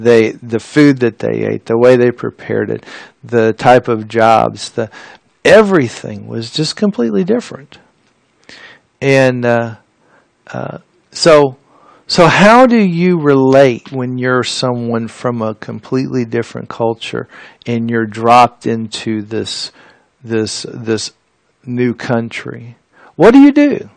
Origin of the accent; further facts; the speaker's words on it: United States; I was always relating the way that they live there with what I came to know as I grew up in the United States.